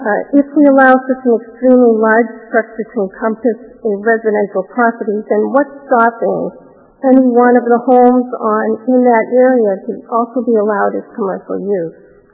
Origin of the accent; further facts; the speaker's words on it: Newton, Massachusetts, United States; I grew up on Hovey Street. My father bought his first home at 4 Hovey Street in Newton, and my brothers and sisters grew up there.